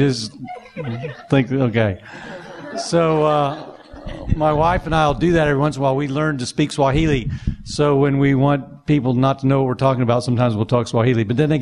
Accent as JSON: {"language": "English", "town": "Indian Harbor Beach", "region": "Florida", "country": "United States", "tie": "born or raised there", "said": "Okay, I'm Indian Harbor Beach, Satellite Beach guy."}